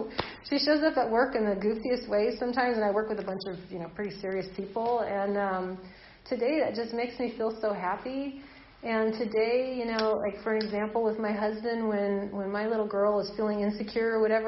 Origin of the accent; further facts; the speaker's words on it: California, United States; My dad couldn't stand it that I'm a Californian.